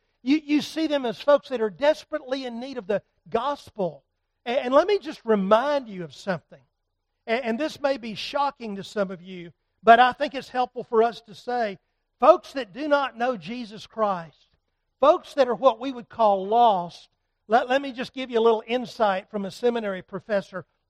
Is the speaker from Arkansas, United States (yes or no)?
no; Atlanta, Georgia, United States; When I was a teenager growing up in Atlanta, Georgia, I had a dream job as a teenage boy.